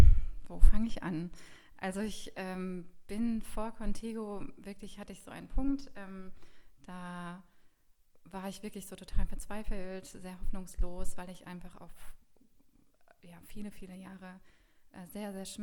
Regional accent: Weinheim, Baden-Württemberg, Germany; Ich komme aus Weinheim

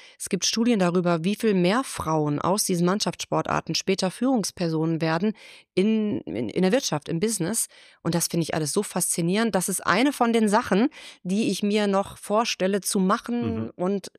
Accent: Bielefeld, North Rhine-Westphalia, Germany; Also, ich komme ja eigentlich aus Bielefeld. Und ich bin schon zu meinen Grundschulzeiten mit meinem Papa damals auf den Ascheplätzen der Arminia rumgetobt.

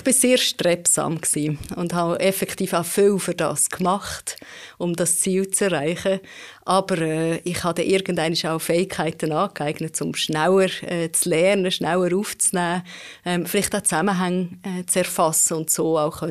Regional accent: Lostorf, Solothurn, Switzerland; Ich bin in Loschdorf-Solothurn aufgewachsen, ganz in einem kleinen Örtli, wo ich dann noch so ein bisschen ausserhalb in einem Weiler gewohnt habe

